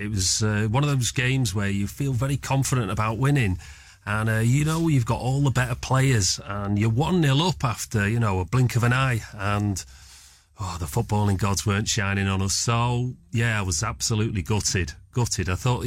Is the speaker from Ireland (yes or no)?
yes; Dublin, Leinster, Ireland; born there; accent: Mancunian; As much as my accent sounds Mancunian, I was born in Dublin, so I do support the Republic of Ireland.